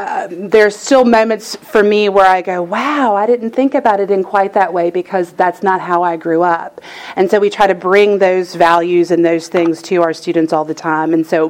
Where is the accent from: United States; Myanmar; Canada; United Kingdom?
United States; Luray, Virginia; I am from the other side of the state, almost West Virginia. I'm from Luray, Virginia. Luray Caverns.